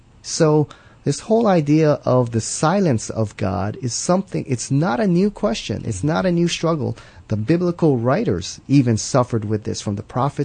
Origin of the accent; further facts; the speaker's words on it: United States; a lot of places I go in the United States, and I'm being hard because this is my home country